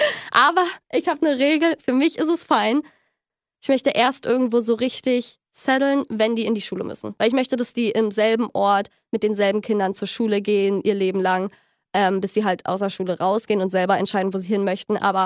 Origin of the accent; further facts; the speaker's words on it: Mecklenburg-Vorpommern, Germany; Ich komme ja aus MV.